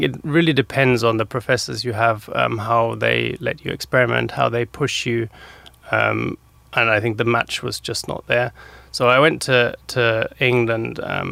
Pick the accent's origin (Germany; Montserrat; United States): Germany; I grew up with like two identities, never knew what I was, moved there, immediately knew I'm German